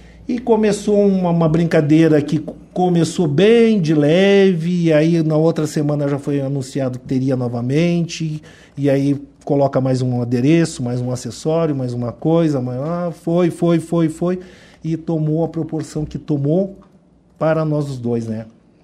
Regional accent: Rio Grande do Sul, Brazil; now in Curitiba, Brazil; Vim do Rio Grande do Sul em 98, vim morar em Curitiba.

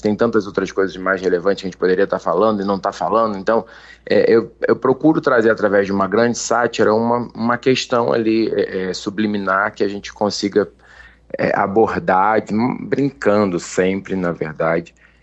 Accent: Rio de Janeiro, Brazil; Vila Isabel, que é de onde eu vim, né? Eu sou do Morro dos Macacos, ali da região, então a Vila Isabel fica ali bem próximo.

